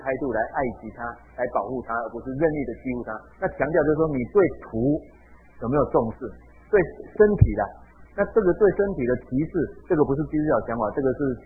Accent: Taiwan; 我们台湾人也是一样

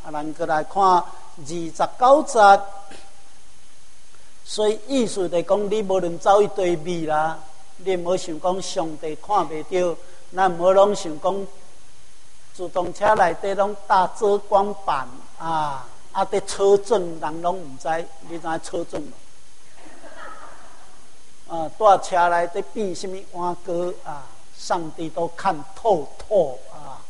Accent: Taiwan; 我们台湾人

